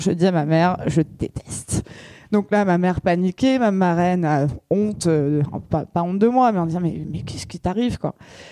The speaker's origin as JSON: {"language": "French", "region": "Île-de-France", "country": "France", "tie": "born or raised there", "said": "Moi, j'ai grandi dans le 91, donc en banlieue parisienne."}